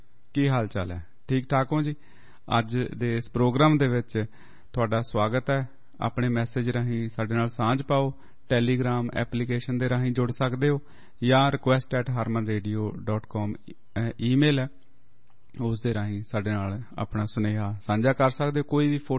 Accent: Punjab, India; ਅਸੀਂ ਪੰਜਾਬ ਦੇ ਰਹਿਣ ਵਾਲੇ ਆ

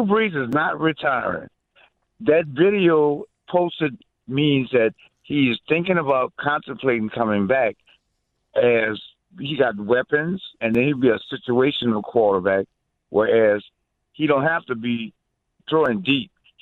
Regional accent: New Orleans, Louisiana, United States; I'm from New Orleans. You dig?

